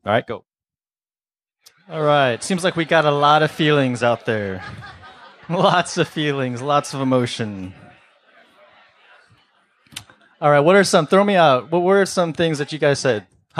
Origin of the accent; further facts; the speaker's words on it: Chicago, Illinois, United States; So I grew up, I was born and raised in Chicago.